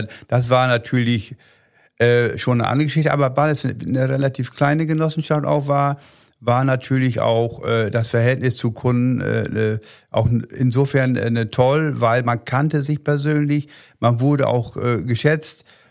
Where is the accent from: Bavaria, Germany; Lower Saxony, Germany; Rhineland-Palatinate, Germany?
Lower Saxony, Germany; Renkenberge; Ja, wir hatten einen kleinen Siedlerbetrieb. Ich komme aus Renkenberge.